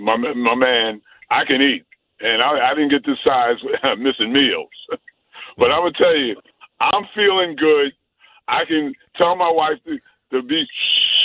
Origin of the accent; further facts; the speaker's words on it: Queens, New York, United States; my mother made me a Yankee fan. I was born and raised in Queens.